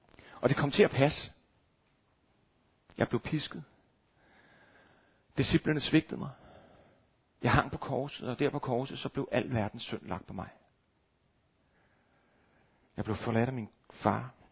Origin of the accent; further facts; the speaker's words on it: Copenhagen, Capital Region of Denmark, Denmark; Jeg er vokset op herinde i København og bor nu på Vestjylland med mine tre børn.